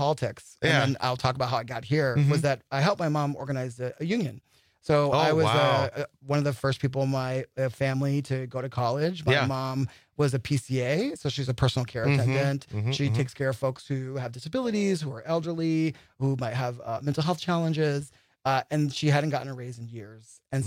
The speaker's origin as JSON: {"language": "English", "town": "Springfield", "region": "Massachusetts", "country": "United States", "said": "So I'm from Springfield, Massachusetts, home of Dr. Seuss."}